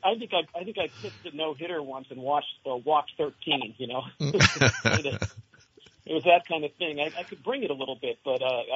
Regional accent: Massachusetts, United States; That's the way it is where I grew up in Massachusetts, you know, Irish Catholic family, seven kids

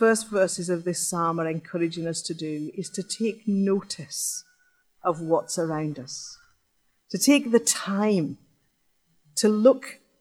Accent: England, United Kingdom; Okay, I grew up in England, and we did O-levels.

